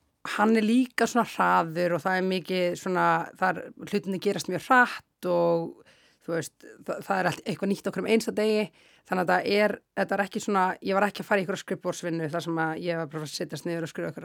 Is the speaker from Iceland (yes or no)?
no; Lebanon; also born or lived in Doha, Qatar